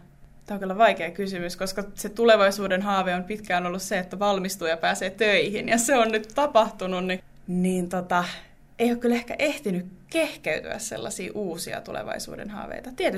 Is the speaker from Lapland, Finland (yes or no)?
no; Pori, Satakunta, Finland; No mä oon itse asiassa juurikin täältä, eli mä olen paljasjalkainen porilainen, joka vaan kävi opiskelemassa muutaman vuoden ja tuli sitten takaisin.